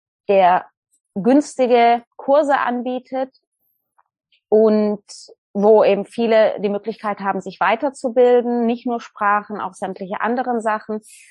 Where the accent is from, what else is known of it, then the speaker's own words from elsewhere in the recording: Germany; also born or lived in United States; Ich bin in den USA geboren, aber in Deutschland aufgewachsen.